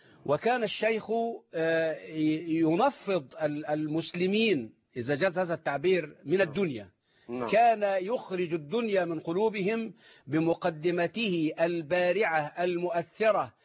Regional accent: Mit Antar, Dakahlia, Egypt; قريتي ميت عنطر مركز طلخة دقهلية عام 66 بمسجد المحطة، وكنت في ذلك الوقت في السنة الثانية الثانوية في مدرسة طلخة الثانوية بالدقهلية

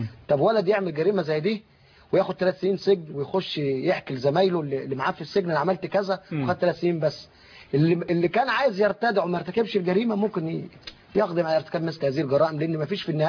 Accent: Egypt; وتقال ان عندنا في مصر يعني في بشاعه

